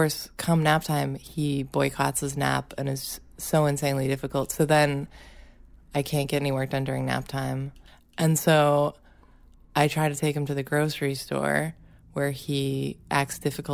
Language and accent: English; Massachusetts, United States; I'm from Massachusetts, so I'm not used to snow.